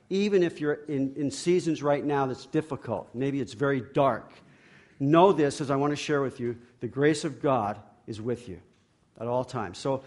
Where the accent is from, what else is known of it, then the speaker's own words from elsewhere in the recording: New York, United States; I was raised, born and raised in New York. I had four sisters, no brothers.